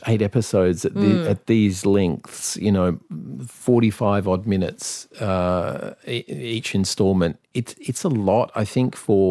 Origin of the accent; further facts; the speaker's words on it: Australia; because as an Australian, you're always watching it going, it doesn't look that hot.